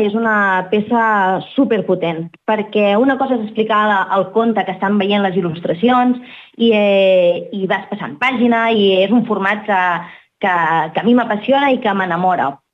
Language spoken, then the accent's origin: Catalan; Sabadell, Catalonia, Spain; quan jo dic d'on soc, jo dic que jo soc de Sabadell.